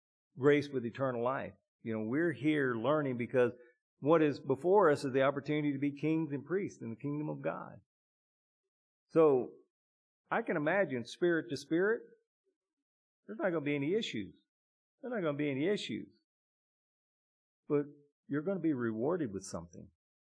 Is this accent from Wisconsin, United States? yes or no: no; Arkansas, United States; when I was a kid growing up in Arkansas, we used to ride in the back of a pickup.